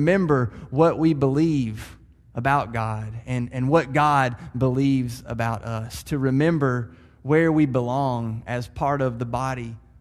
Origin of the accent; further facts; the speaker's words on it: Murfreesboro, Tennessee, United States; born there; I was born on August 1st, 1977, at 8:21 a.m. at the old Rutherford County Hospital, right here in Murfreesboro